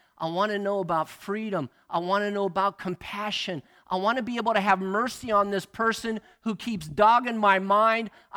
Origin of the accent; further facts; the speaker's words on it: United States; not only as an American, but as a human being, that God created humanity to be free.